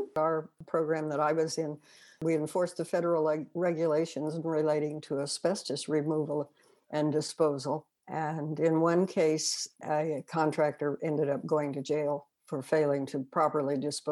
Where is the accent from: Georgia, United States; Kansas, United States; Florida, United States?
Kansas, United States; No, I was born and grew up in a smallish town in Kansas.